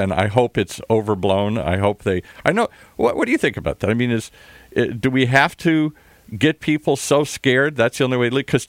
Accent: Midwest, United States; also born or lived in Michigan / Minnesota; I grew up in the Midwest and Michigan and Minnesota and places like that.

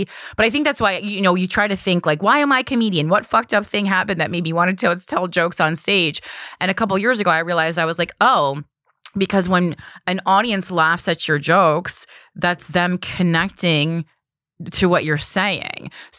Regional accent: New Jersey, United States; I'm from New Jersey. I really love people from New Jersey.

